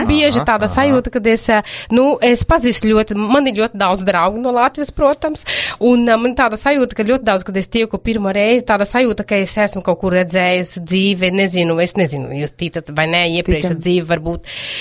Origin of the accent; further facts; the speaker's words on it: Paraíba, Brazil; Latvian is a second language; now in Latvia; man galvenais pilsēt, no kurienes es nāku no Paraiba, tas ir pašā augšā pie Ekvatora, ļoti tāda vēsturīga